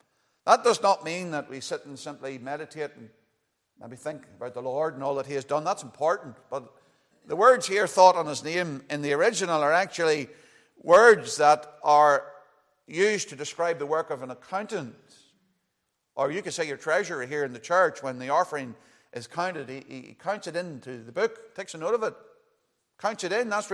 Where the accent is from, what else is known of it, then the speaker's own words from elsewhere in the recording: Dungannon, Northern Ireland, United Kingdom; I was brought up in Dungannon Free Presbyterian Church